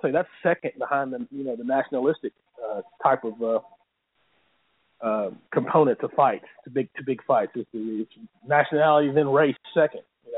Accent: United States; I would have been for Mike Tyson. Just because I'm American.

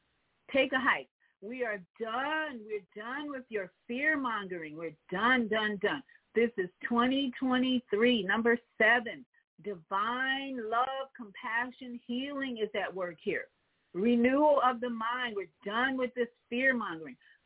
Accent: Chicago, Illinois, United States; now in Florida, United States; And I live in Florida, but I'm always rooting for the best for Chicago, my hometown.

